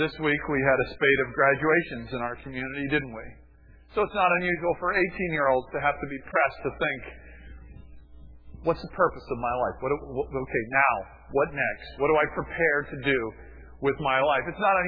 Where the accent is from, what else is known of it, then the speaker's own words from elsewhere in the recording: Miami, Florida, United States; When I was a kid growing up in Miami, we had pretty much free range in our neighborhood.